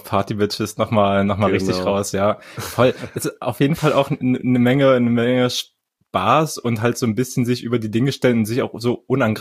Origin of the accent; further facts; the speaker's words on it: Halle, Saxony-Anhalt, Germany; born there; Halle Saale represent mein Geburtsstadt ja sogar, ich bin ja da geboren